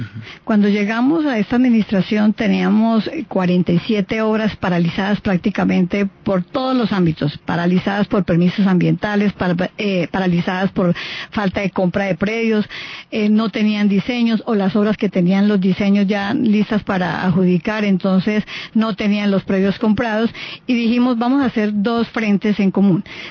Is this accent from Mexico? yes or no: no; Santander, Colombia; now in Bogotá, Colombia; soy santandereana, todo lo que me ha dado, amo Bogotá infinitamente, mis hijos nacieron acá